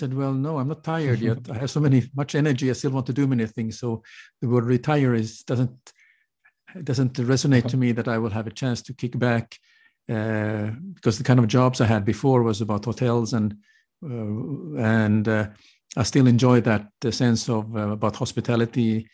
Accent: Helsinki, Uusimaa, Finland; English is a second language; Yes, well, I'm from Helsinki, Finland

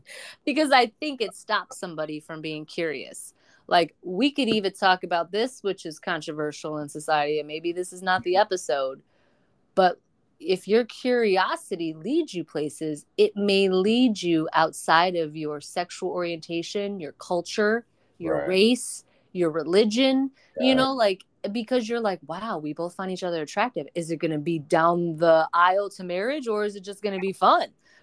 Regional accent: Michigan, United States; it started when I was living in Michigan, which is my home state.

